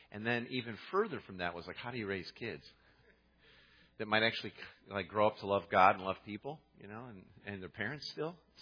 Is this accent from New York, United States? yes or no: no; Waukegan, Illinois, United States; one of the most awesome memories I have of growing up in Waukegan